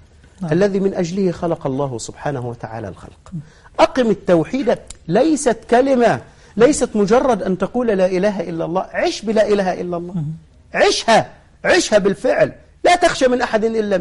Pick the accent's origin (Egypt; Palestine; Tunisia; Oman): Egypt; هناك من مات ميتة يمكن يتذكرها أغلب من في المحافظة عندنا في مصر